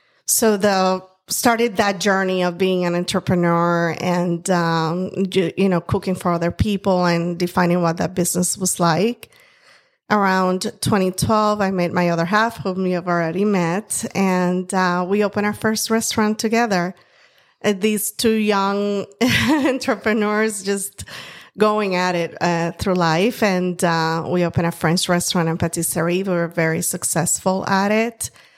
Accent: Puerto Rico; English is a second language; I'm born and raised in Puerto Rico from the countryside. So that's on the southwestern side of the island, very small town. Grew up in a background where food is essential in life and the center of our home

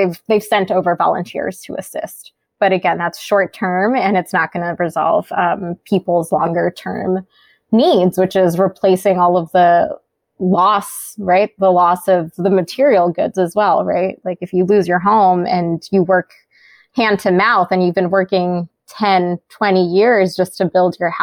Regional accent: United States; someone who's multicultural, born and raised in the United States.

